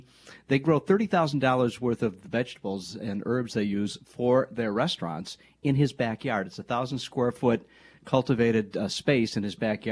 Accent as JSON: {"language": "English", "town": "Detroit", "region": "Michigan", "country": "United States", "tie": "born or raised there", "said": "I'm waiting for my hometown of Detroit to do that."}